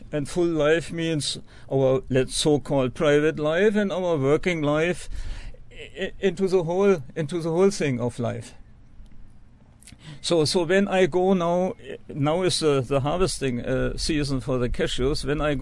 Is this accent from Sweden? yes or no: no; Germany; moved away as an adult; also born or lived in Berlin; now in Auroville, India; I'm from Germany and I live in Oroville almost 18 years.